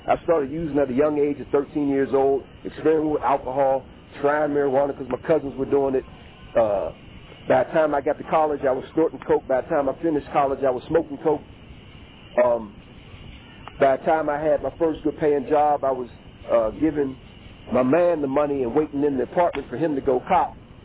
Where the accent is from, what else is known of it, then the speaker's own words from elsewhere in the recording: Pittsburgh, Pennsylvania, United States; So I come from, born and raised in the Hill District of Pittsburgh. Single mom.